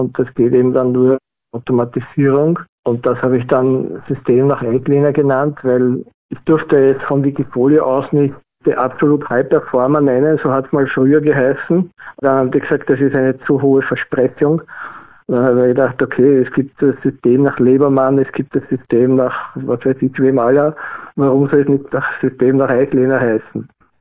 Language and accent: German; Vienna, Austria; bin aus Wien